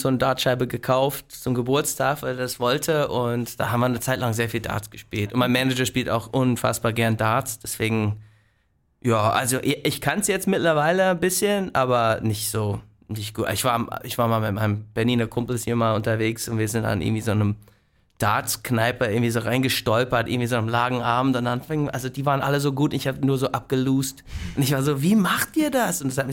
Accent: United States; moved away as an adult; Also ich komme aus den USA, da bin ich aber halt, seitdem ich 20 bin, halt nicht mehr zu Hause. Also da habe ich die ersten 20 Jahre meines Lebens halt verbracht.

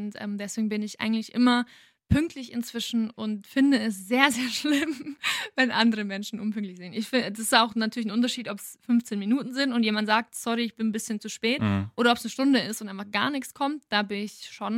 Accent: Bavaria, Germany; born or raised there

